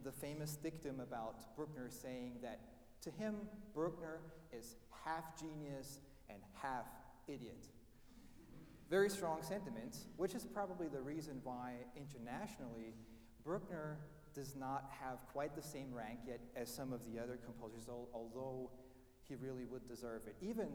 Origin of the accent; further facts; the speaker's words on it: Linz, Upper Austria, Austria; he was offered the position of cathedral organist in Linz, my hometown. And quite frankly, it's still a rather small town.